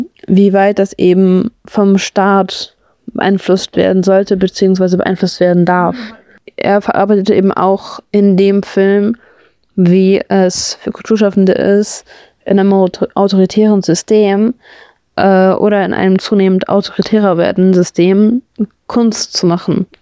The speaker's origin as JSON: {"language": "German", "region": "Hamburg", "country": "Germany", "said": "ich persönlich bin ja aus Hamburg"}